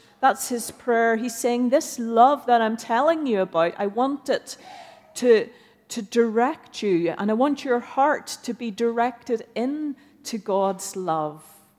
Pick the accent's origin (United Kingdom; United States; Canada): United Kingdom; Ballyclare, Northern Ireland; we're actually from Northern Ireland.